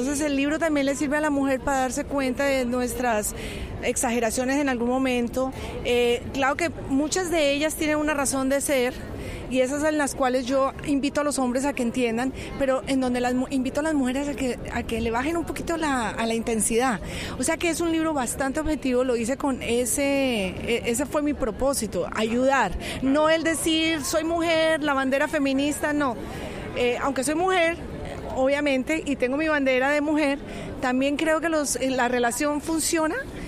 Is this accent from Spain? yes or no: no; Bogotá, Colombia; born there; soy colombiana, nací en Bogotá